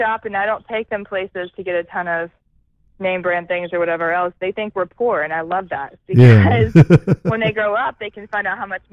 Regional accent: Birmingham, Alabama, United States; now in Los Angeles, United States; No, in Birmingham. I'm from Birmingham, Alabama, so...

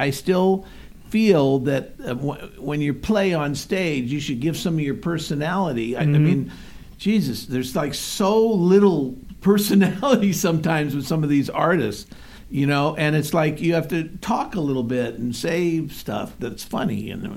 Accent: San Diego, California, United States; No, I grew up in San Diego.

